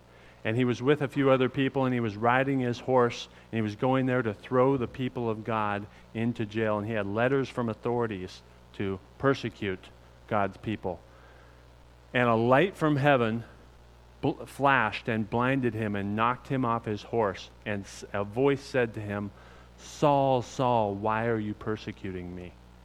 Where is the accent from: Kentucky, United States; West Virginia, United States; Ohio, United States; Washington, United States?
Washington, United States; Kirkland; now in Ellensburg, United States; As I said, I was raised in Kirkland, Washington. Ended up making it through school there, Lake Washington High School I graduated from. Ended up going to college in Ellensburg, Washington, where me and my family currently reside.